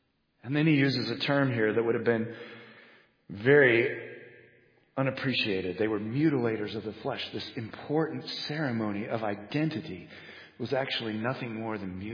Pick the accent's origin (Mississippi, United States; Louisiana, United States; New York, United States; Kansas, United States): Kansas, United States; also born or lived in Los Angeles; In fact, I would tell them I'm from Kansas. They would say, do you have cows in your backyard? But also, too, I think we as Midwesterners see the Los Angelinos through stereotypes.